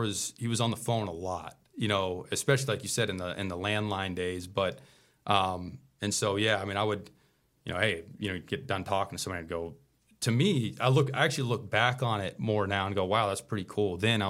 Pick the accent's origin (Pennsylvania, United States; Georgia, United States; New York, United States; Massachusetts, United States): Georgia, United States; And so, yeah, I was born and raised in Georgia